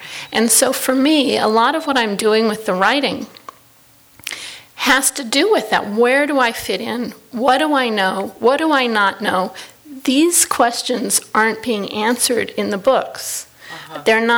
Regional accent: Los Angeles, California, United States; And so I grew up here in Los Angeles. I spent a lot of time in Los Angeles Chinatown. I have a very large family here, about 400 relatives

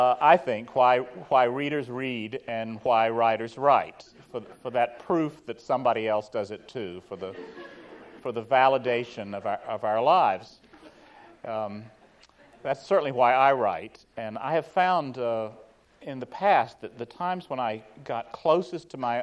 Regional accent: Raleigh, North Carolina, United States; there was a rerouting that sent me through Raleigh, North Carolina, my hometown.

